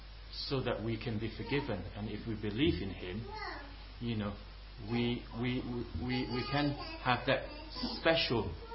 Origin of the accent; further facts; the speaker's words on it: Malaysia; accent: Malaysian English; I speak Malaysian English, yeah.